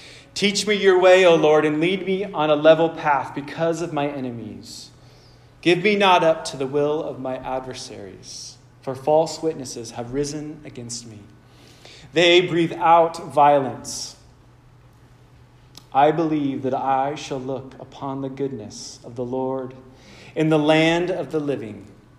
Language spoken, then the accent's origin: English; Chico, California, United States; wife and I have been back in Chico for about a year and a half, or a year and a quarter. We grew up in Chico.